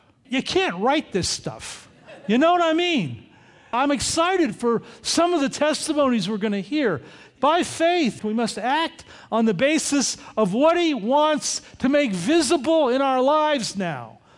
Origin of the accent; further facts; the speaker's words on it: Bethlehem, Pennsylvania, United States; And so I got up and I said … I'm from Bethlehem, Pennsylvania.